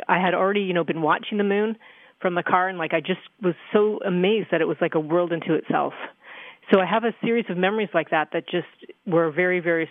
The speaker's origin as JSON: {"language": "English", "town": "Toronto", "region": "Ontario", "country": "Canada", "tie": "born or raised there"}